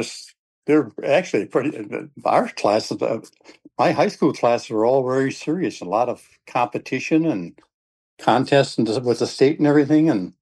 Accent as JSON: {"language": "English", "town": "Little Chute", "region": "Wisconsin", "country": "United States", "tie": "born or raised there", "said": "I was born and raised in Little Chute, Wisconsin, which is about 25 miles south of Green Bay."}